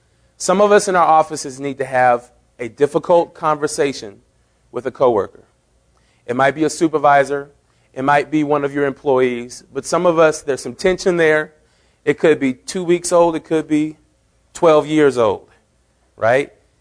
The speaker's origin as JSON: {"language": "English", "region": "Texas", "country": "United States", "said": "Oh, okay, well, where are you all from? We're from Texas. And, of course, as soon as you say Texas, there's all these things that come into people's mind about what Texas is all about, right?"}